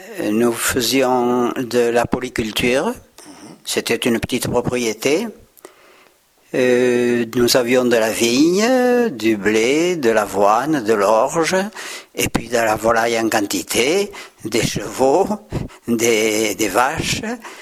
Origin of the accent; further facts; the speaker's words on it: Manciet, Occitanie, France; Je suis né à Sauboire, un petit village du Bas Armagnac, dans la commune de Manciette. Mon père est gascon, ma mère est venue d'Italie à l'âge de 17 ans. Mais ma famille est gasconne